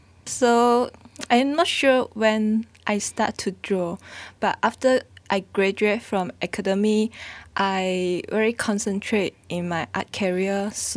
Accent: Kuching Lama, Malaysia; Kuching Lama.

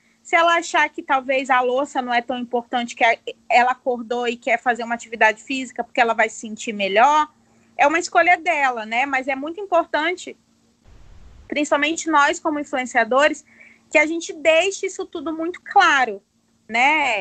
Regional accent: Roraima, Brazil; eu, que moro em Roraima, no extremo norte, um estado que a maioria das pessoas não sabe, onde a gente acha que eu sou de Manaus

